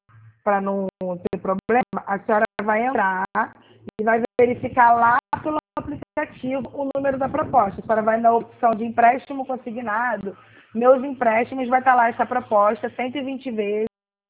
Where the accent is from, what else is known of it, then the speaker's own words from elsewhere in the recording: Rio de Janeiro, Brazil; Eu sou do Rio.